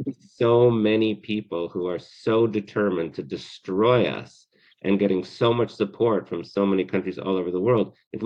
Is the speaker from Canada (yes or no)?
yes; Canada; I'm from Canada